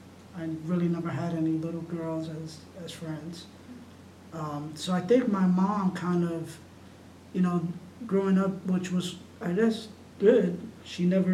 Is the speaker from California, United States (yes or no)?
no; Brooklyn, New York, United States; And we grew up in Brooklyn, Park Slope, excellent neighborhood.